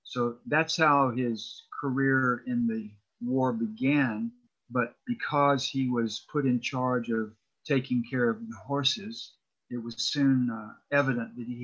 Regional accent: College Park, Georgia, United States; In a way, it was much like my life when I was a boy. I grew up in College Park, just south of Atlanta. And I didn't even know about the mountains being in North Georgia.

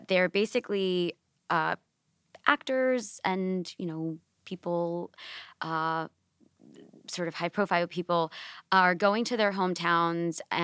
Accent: Texas, United States; it's really for people in swing states, and I'm from Texas.

